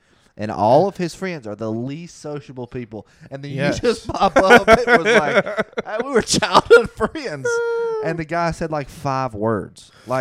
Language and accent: English; Bronx, New York, United States; And we're going, hey, y'all, yeah, we grew up over there in the Bronx, so, you know. Over there in Brooklyn.